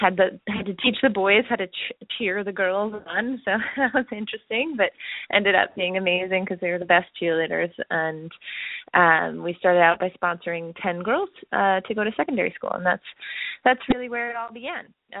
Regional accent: Vancouver, British Columbia, Canada; being a female myself and being raised in North America, I'm actually from Vancouver, Canada, originally

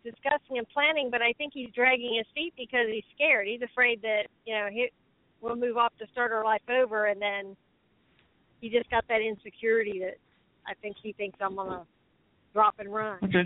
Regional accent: Florida, United States; I'm from South Florida.

